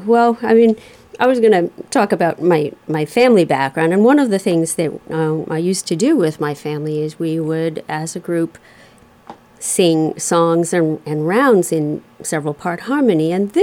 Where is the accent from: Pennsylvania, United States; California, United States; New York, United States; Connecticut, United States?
New York, United States; also born or lived in Bronx; Actually, I was born in the Bronx. My mother remarried and I moved to Long Island. I went to the State University College of New York, the SUNY School, Potsdam.